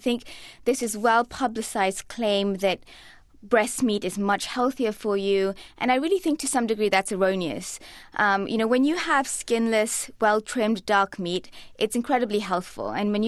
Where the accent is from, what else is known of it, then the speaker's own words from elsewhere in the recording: Malaysia; I'm Malaysian myself, and so I really grew up on dark meat.